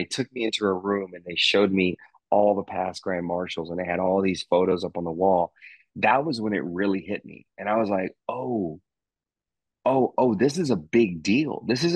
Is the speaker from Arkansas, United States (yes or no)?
yes; Arkansas, United States; Growing up in Arkansas, there wasn't a professional sports team, and this is the 90s